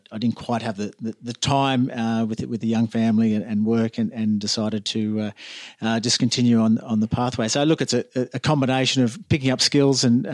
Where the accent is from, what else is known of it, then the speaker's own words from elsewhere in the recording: Canberra, Australian Capital Territory, Australia; I grew up in Canberra